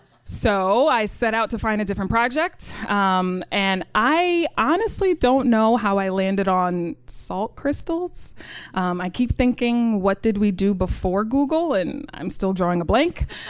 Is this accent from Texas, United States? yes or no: no; New York City, New York, United States; In 1998, I was a student at PS 30 in the south side of Jamaica, Queens. I grew up in Rochdale Village.